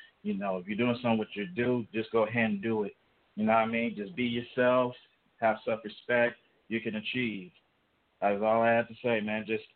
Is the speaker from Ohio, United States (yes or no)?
no; Tulsa, Oklahoma, United States; Shout-out to my hometown, Tulsa, Oklahoma.